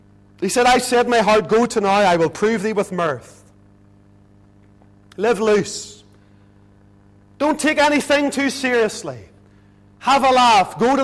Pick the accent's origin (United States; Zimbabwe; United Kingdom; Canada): United Kingdom; Lisburn, Northern Ireland; Used to be a man visited our home whenever I was a little boy growing up in Lisburn.